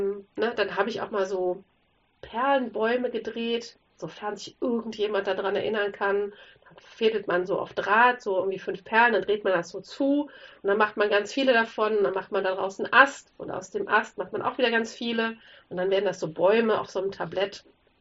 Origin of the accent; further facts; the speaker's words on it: Cologne, North Rhine-Westphalia, Germany; weil meine Heimat einfach Köln ist, sehr in meinem Herzen, auch wenn wir nicht mehr in Köln wohnen.